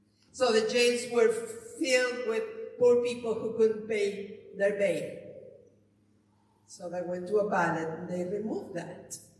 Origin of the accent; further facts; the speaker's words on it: Argentina; moved away; I remember that's the reason we came from Argentina to this country, because we were in such poverty that it was virtually impossible to feed our family anymore.